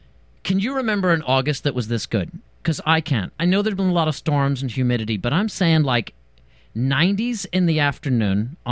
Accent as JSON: {"language": "English", "region": "Northern Ireland", "country": "United Kingdom", "moved": "yes", "lives_now": "United States", "said": "I'm from Ireland. I'm from Northern Ireland. If you can't detect an accent, it's because I've been listening to you guys for too long. I've been here for like 10 years."}